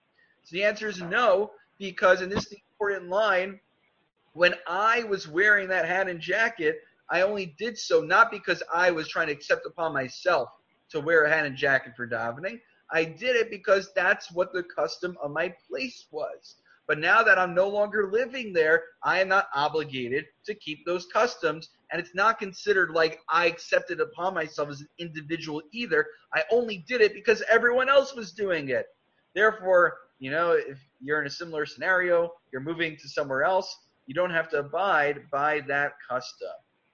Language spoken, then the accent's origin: English; Far Rockaway, New York, United States; Let's say where I grew up in Farakwe, everyone wears a hat and jacket to davening.